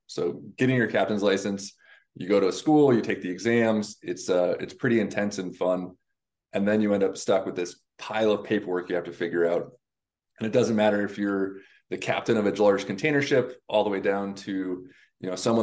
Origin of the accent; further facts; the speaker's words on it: Washington, United States; So I grew up in Puget Sound. I come from a very old maritime family in the area.